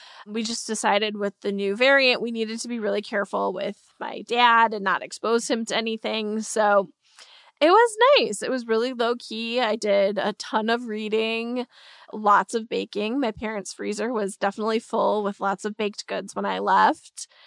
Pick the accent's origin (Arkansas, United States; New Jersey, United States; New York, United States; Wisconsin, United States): Wisconsin, United States; now in Washington, United States; Lots of snow and I've enjoyed it. I'm from Wisconsin, so we get a lot of snow and I kind of miss that when I'm here. DC doesn't get nearly as much